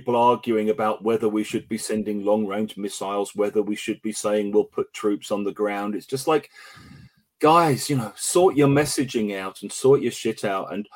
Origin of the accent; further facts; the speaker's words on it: London, United Kingdom; I think being English and like being from London, there's a strong family memory. I mean, my grandparents stayed in London right through the Blitz